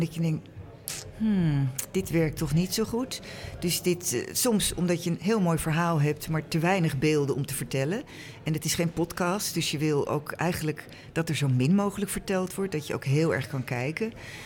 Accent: Amsterdam, North Holland, Netherlands; En als kind, ik kom uit Amsterdam, was de galerij nog, stond er nog.

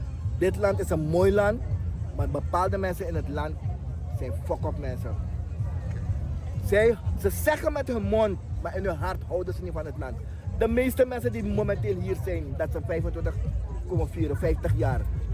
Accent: Suriname; En ik vond het fijn als Surinamer om onafhankelijk te zijn.

